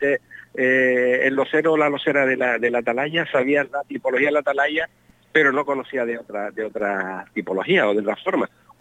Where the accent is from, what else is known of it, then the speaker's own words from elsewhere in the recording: Canary Islands, Spain; also born or lived in Tenerife; now in Fuerteventura, Spain; Bueno, yo en primer lugar me considero isleño, canario, ¿no? O sea, porque claro, he estado viviendo, nací en Tenerife, me crié en Gran Canaria, estoy viviendo en El Hierro, pues llevo desde el año 80 en Fuerteventura y soy un enamorado de las islas